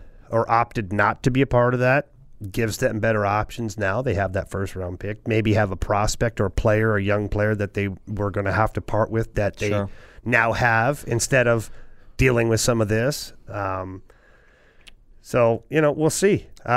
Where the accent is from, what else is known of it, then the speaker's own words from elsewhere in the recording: Ottawa, Ontario, Canada; this awful soap opera that has evolved in Ottawa, which is my hometown.